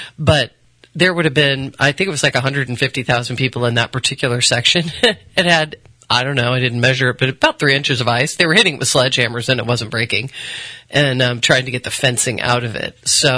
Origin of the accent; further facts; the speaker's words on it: United States; I'm American, one language, no metric, you know.